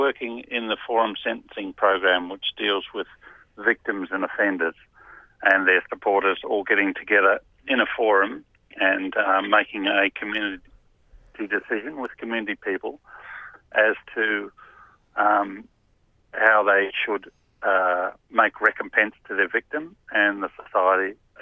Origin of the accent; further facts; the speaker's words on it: New Zealand; moved away as an adult; also born or lived in Netherlands; now in Australia; And I was born in Holland after the Second World War, and then we moved to New Zealand. And then in my 20s, I came to Australia.